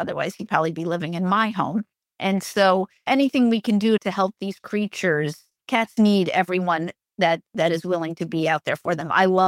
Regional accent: New York City, New York, United States; I grew up in New York City.

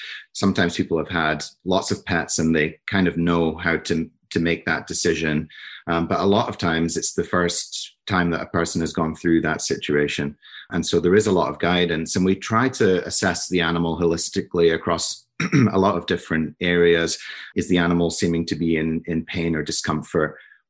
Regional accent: Scotland, United Kingdom; now in New Jersey, United States; So I'm from Scotland, but I live in New Jersey now.

